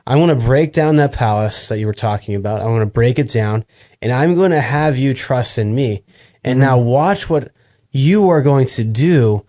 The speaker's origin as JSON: {"language": "English", "region": "New England", "country": "United States", "said": "You know, I'm from New England, so a lot of people from New England are stubborn."}